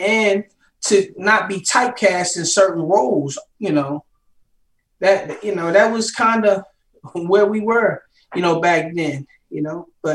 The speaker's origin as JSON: {"language": "English", "town": "College Park", "country": "United States", "said": "You know, I hail from College Park."}